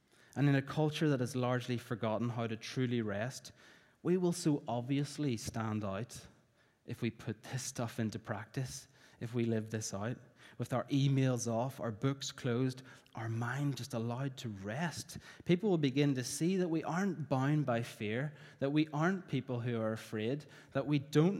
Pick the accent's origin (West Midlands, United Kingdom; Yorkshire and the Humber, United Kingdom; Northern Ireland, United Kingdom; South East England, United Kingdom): Northern Ireland, United Kingdom; I remember in my hometown in Northern Ireland when I was young that almost everything was shut on a Sunday.